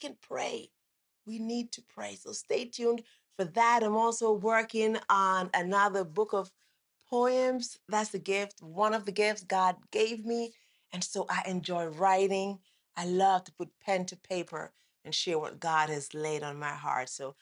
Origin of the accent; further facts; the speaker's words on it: Jamaica; now in United States; I came here from Jamaica with just a high school diploma. That's all I had. No college education.